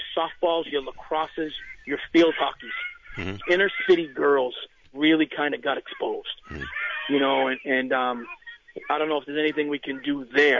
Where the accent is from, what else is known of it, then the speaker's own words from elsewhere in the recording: Lawrence, Massachusetts, United States; I grew up in Lawrence, so I'm not picking on the cities. I went to Lawrence High School. I taught at Lawrence High School prior to going to Tewksbury.